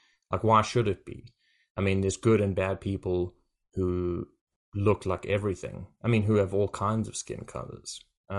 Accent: South Africa; And I'm from South Africa

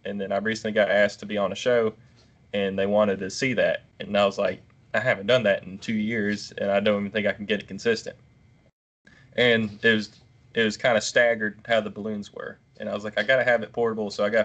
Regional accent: Carrollton, Georgia, United States; I'm from Carrollton, Georgia. It's between, like, right on the Alabama line, just southeast U.S.

